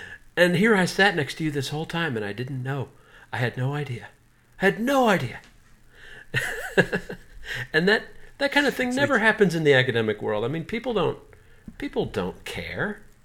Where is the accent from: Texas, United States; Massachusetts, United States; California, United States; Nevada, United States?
Texas, United States; I'm from Texas.